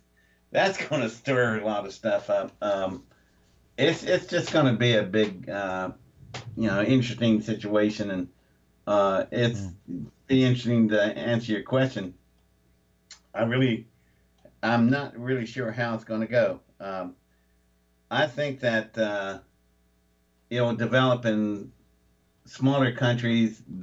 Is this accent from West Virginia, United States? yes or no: yes; West Virginia, United States; I'm from West Virginia.